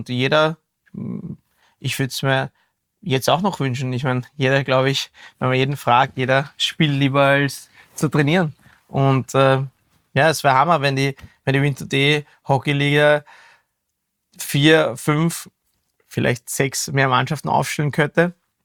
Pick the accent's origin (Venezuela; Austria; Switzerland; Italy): Austria; ich bin aus Österreich